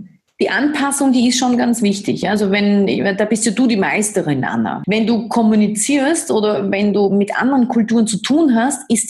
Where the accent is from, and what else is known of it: Austria